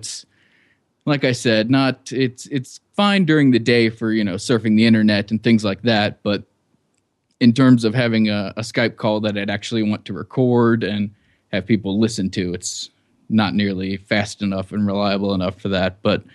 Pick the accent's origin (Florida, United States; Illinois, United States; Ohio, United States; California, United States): Ohio, United States; Cincinnati; Yeah, I grew up in Cincinnati, Ohio, and lived there till I was 18.